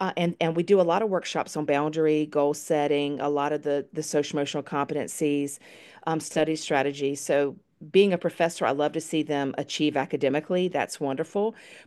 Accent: the South, United States; because I'm from the South that I'm stupid or that I'm slow

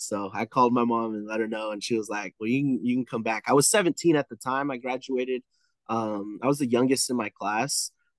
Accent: California, United States; now in Mesquite, United States; So obviously, I grew up playing in California. We moved to Texas, Mesquite, Texas, specifically. In 2002.

